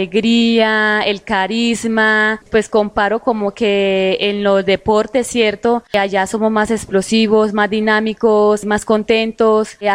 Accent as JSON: {"language": "Spanish", "town": "Caucasia", "region": "Antioquia", "country": "Colombia", "lives_now": "Guarne, Colombia", "said": "soy netamente de Caucasia y todo lo que hago es para que mi municipio quede bien, porque soy de Caucasia y ahora estoy en Guarne, pero Caucasia es mi vida."}